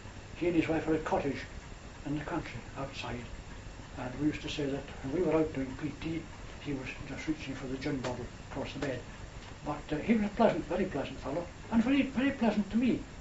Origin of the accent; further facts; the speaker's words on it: Scotland, United Kingdom; I come from Angus, a wide county.